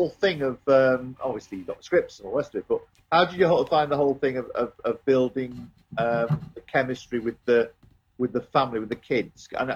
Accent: Yorkshire and the Humber, United Kingdom; I'm a Yorkshireman

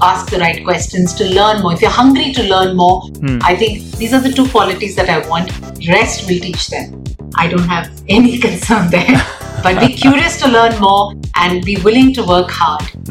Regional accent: Kerala, India; I come from Kerala, so there's a lot of music in the house

